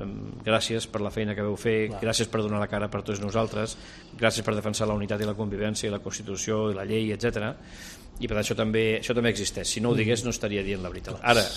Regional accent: Terrassa, Catalonia, Spain; born there; moved away as an adult; also born or lived in Girona; jo vivia a Girona, jo vaig viure, jo sóc nascut a Terrassa, vaig estudiar a l'Autònoma de Barcelona, vaig fer la carrera allà, després vaig treballar un temps a Barcelona i me'n vaig anar a Girona quan jo tenia 31 anys

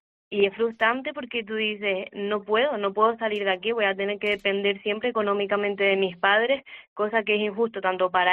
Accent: Canary Islands, Spain; Los alquileres, sobre todo en Tenerife Sur, que también soy del sur de Tenerife

